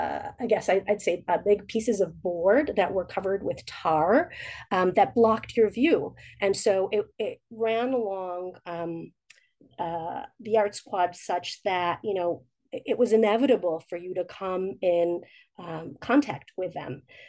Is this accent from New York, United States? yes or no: yes; New York, United States; it felt like I wasn't welcome in my home state of New York.